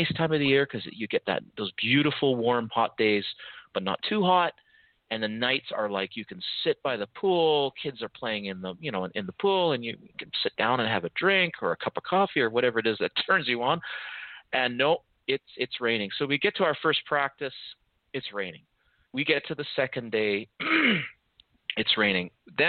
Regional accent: Vancouver, Washington, United States; I'm from Vancouver, which is just above Seattle in the Pacific Northwest. We live on the edge of a rainforest.

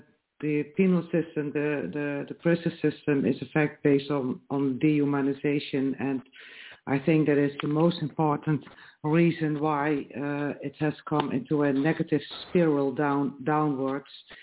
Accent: Netherlands; English is a second language; I am from the Netherlands.

